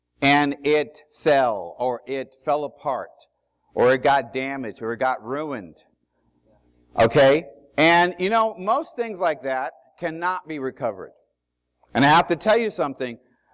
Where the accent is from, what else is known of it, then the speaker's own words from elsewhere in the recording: Ohio, United States; For those of you who don't know me … I am from Ohio, presently living in Cincinnati, Ohio.